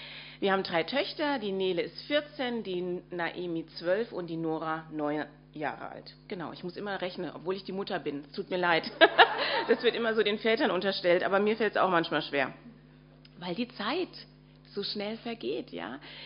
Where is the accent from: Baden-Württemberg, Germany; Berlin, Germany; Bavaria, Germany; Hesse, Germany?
Hesse, Germany; Frankfurt; mein Vater aus Nigeria kam, meine Mutter war Deutsche, ich bin in Frankfurt geboren und bin in Deutschland aufgewachsen und nicht bei meinen leiblichen Eltern, sondern bei einer Pflegemutter.